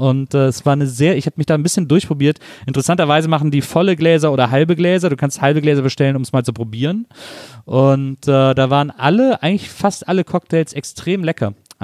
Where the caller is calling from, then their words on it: Reutlingen, Baden-Württemberg, Germany; Ich komme aus Reutlingen, wohne aber mittlerweile in Tübingen